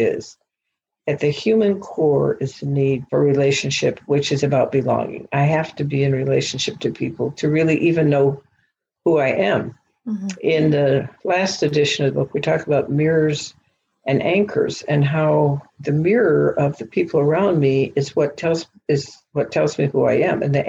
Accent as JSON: {"language": "English", "country": "Nigeria", "tie": "born or raised there", "said": "I grew up in Nigeria."}